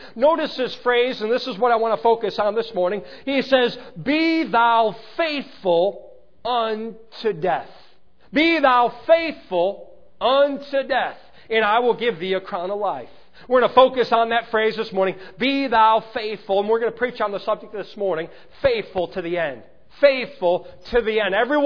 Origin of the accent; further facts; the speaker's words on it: Chicago, Illinois, United States; I grew up in Chicago, and the way I learned sign language there, I was in driver's ed on the highways of Chicago.